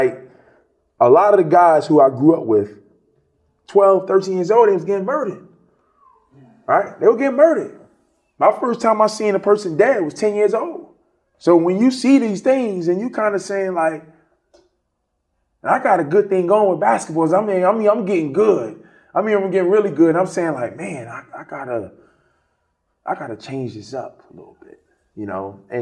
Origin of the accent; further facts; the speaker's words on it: Brooklyn, New York, United States; I'm from Brooklyn, right? We ain't used to this, right?